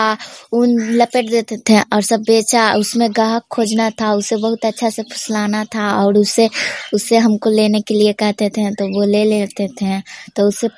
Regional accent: Bihar, India; मेरा घर नगर नौसा, मेरा जिला ललंदा।

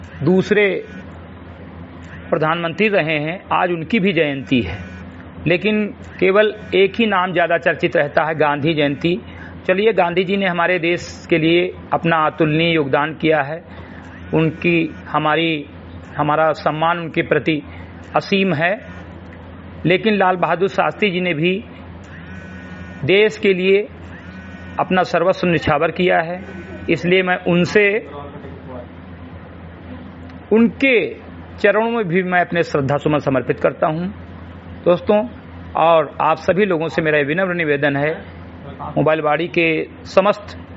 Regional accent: Samrigarhi, Uttar Pradesh, India; ग्राम सभा समरीगढ़ी विकासखंड मैनपुरवा जनपद बहराइच का मूल निवासी हूँ

